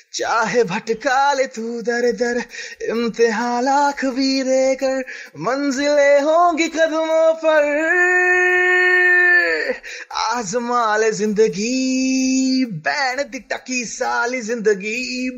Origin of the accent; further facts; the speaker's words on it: Beed, Maharashtra, India; now in Mumbai, India; जी मैं बेसिकली महाराष्ट्र से ही हूँ। महाराष्ट्र में एक छोटा डिस्ट्रिक्ट है बीड, मैं वहाँ से बिलोंग करता हूँ उस डिस्ट्रिक्ट से। 10th तक मैं वहीं मेरी पढ़ाई हुई है, उसके बाद मैं मुंबई शिफ्ट हुआ।